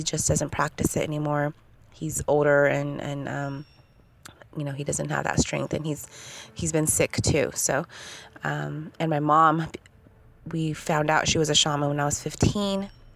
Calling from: California, United States; I'm calling from California.

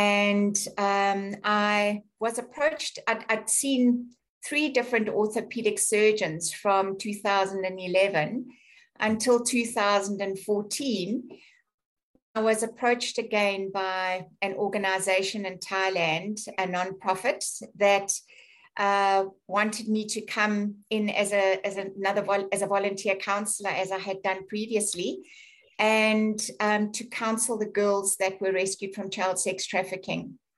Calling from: Pietermaritzburg, KwaZulu-Natal, South Africa; Yes, I'm calling in from South Africa. So I'm in one of the small towns called Pietermaritzburg.

